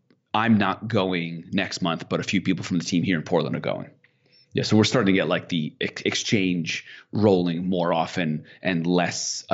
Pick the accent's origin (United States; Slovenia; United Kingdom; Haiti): Slovenia; We're over here from Slovenia.